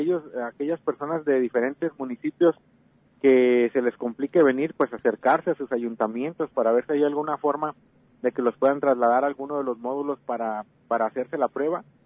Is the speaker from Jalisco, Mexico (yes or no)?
yes; Jalisco, Mexico; sino ser conscientes como sociedad, uh-huh, como jaliscienses y como mexicanos